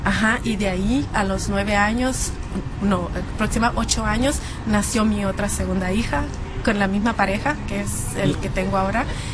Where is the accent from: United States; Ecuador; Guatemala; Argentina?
Guatemala; La Laguna de Ratana; Nací en un lugar muy chiquito, como un pueblito. Se llamaba La Laguna de Ratana. Y ahí crecí con mis padres.